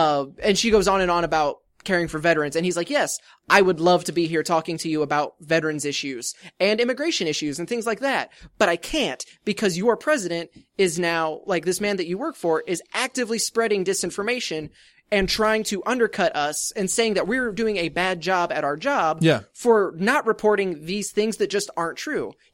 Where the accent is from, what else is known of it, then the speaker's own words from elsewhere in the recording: United States; I'm American, so deal.